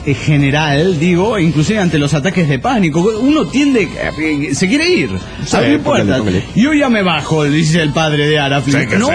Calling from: Guadalajara, Jalisco, Mexico; de Guadalajara, Jalisco, México.

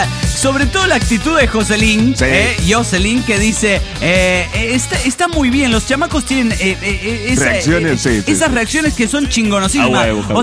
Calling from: New York, United States; de New York.

